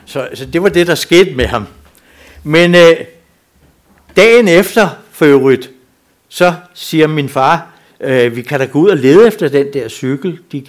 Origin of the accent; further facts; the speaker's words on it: Snekkersten, Capital Region of Denmark, Denmark; Det var sådan i 40'erne, hvor vi havde isvintre. Jeg stammer ned fra Snekkersten.